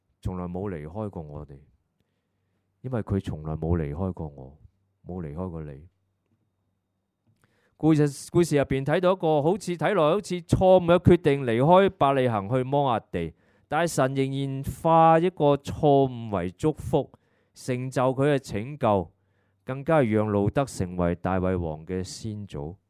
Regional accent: Hong Kong; 我们香港人好像很多的身份危机，甚至在怀疑自己，质疑自己是不是香港中国人

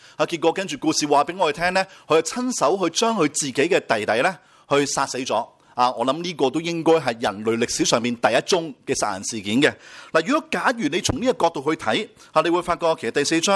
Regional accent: China; 其實同我中國人一樣咧

